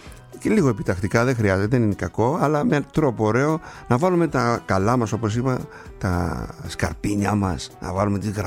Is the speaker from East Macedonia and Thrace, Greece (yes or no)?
no; Kasos, South Aegean, Greece; τα παιδικά μου χρόνια, όταν κάναμε Χριστούγεννα στο νησί. Στο νησί μου την Κάσο.